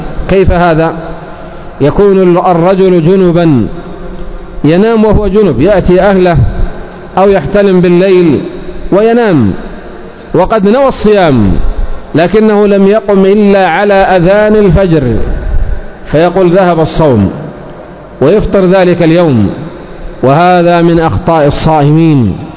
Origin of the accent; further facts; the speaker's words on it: Yemen; يسهر كما هو الحال عندنا في اليمن